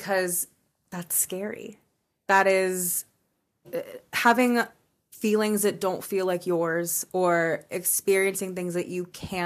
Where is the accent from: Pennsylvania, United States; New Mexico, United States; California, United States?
California, United States; 'cause I'm from California originally, to go to his memorial.